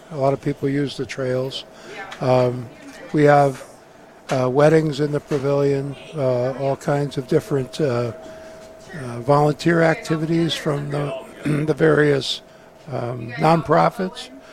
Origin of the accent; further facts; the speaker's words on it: Wallingford, Connecticut, United States; now in Killingworth, United States; I grew up in Wallingford.